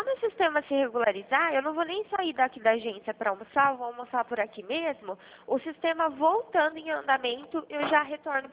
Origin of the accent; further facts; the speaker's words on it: Araras, São Paulo, Brazil; Não, eu sou daqui de Araras.